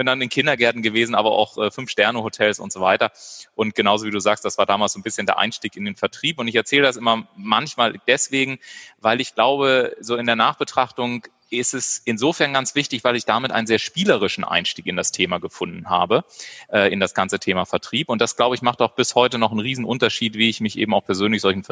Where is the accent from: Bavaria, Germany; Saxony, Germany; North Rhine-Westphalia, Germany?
Bavaria, Germany; Garmisch-Partenkirchen; die wissen, ich bin in Partenkirchen geboren und ansonsten nehmen wir einfach Garmisch-Partenkirchen. Genau, da bin ich geboren und habe da 18 Jahre tatsächlich gelebt, bin zur Schule gegangen, Kloster Ettal war so mein Gymnasium.